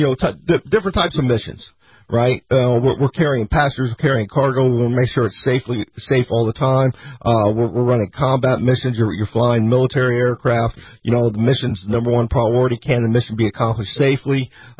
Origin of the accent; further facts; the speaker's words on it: Tampa, Florida, United States; I grew up here in Tampa, and my parents worked hard.